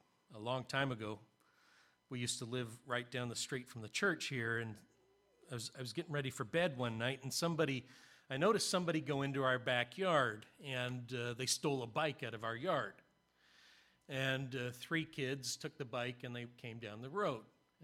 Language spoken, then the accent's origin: English; Canada; I'm from Canada. I can't be a Yankee.